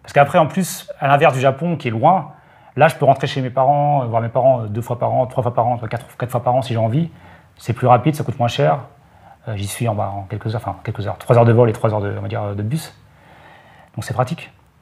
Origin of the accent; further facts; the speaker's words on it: Caen, Normandy, France; now in Tallinn, Estonia; alors moi, de Caen, en fait, en général, je vais prendre un bus qui va direct à Charles de Gaulle.